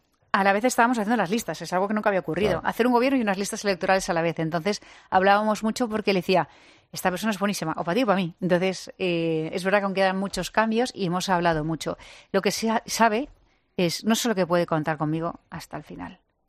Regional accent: Community of Madrid, Spain; como madrileña y como presidenta de la comunidad

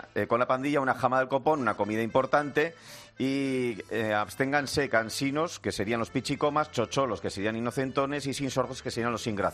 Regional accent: Bilbao, Basque Country, Spain; Yo te hablo como bilbaíno, que es ya en sí mismo también un idioma.

